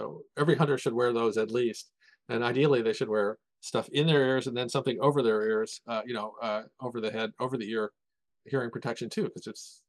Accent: Kansas City, Missouri, United States; My hometown stadium, Arrowhead Stadium in Kansas City, is one of the very worst.

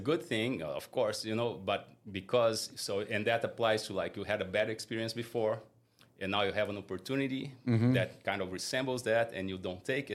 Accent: Brazil; now in United States; I'm from Brazil. So we got here, everything happened very differently than what we had planned.

